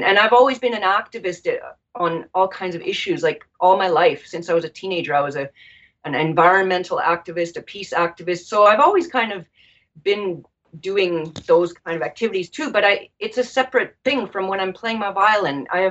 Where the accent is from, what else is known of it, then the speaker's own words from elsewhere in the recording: Canada; it's better to hide your German heritage growing up in Canada. But at home, it was wonderful. We spoke German at home.